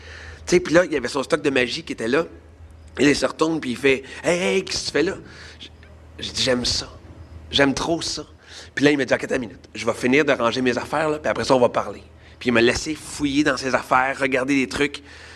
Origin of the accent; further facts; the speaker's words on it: Laval, Quebec, Canada; Et là, je suis déménagé de Laval à Terrebonne.